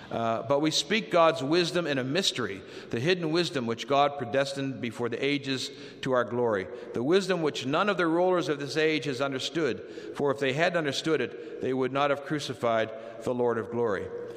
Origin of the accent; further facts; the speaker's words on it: Dubois, United States; growing up in Dubois, I knew all the Catholic kids, and I knew they weren't holy, okay?